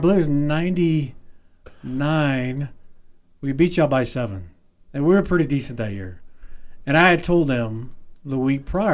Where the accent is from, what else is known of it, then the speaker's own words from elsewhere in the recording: Texas, United States; I'm from Texas. We don't do math down there.